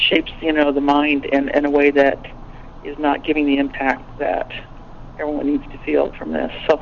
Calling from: Colorado, United States; Oh, this is … in Colorado again.

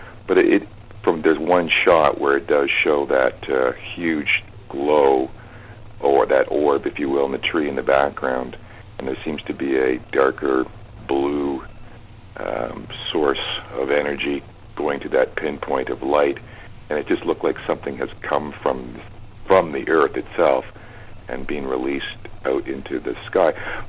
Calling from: Montreal, Quebec, Canada; I'm calling from Montreal

